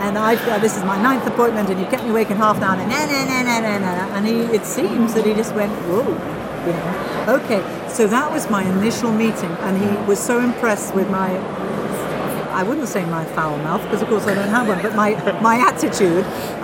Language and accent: English; England, United Kingdom; And I went in, and I'm very English, in Superman I'm wearing a wig.